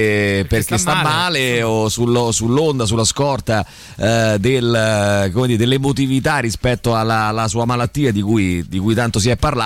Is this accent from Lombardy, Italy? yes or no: no; Umbria, Italy; Noi siamo dell'Umbria.